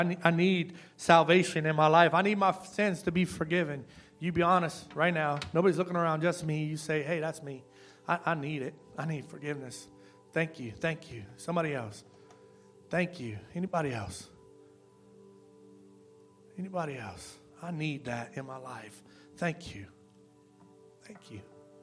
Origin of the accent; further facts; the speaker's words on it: Louisiana, United States; I'm from Louisiana. I lived in Louisiana.